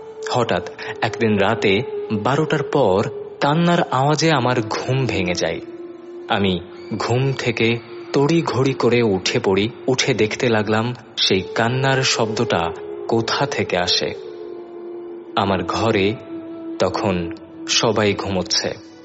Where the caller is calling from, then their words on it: Dighalia, Khulna Division, Bangladesh; আমি খুলনার দিঘুলিয়া থানা থেকে বলছি।